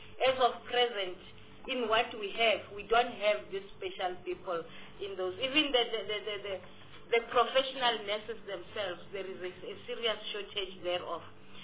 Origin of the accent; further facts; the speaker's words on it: Limpopo, South Africa; I grew up in Grootegeluk Hospital.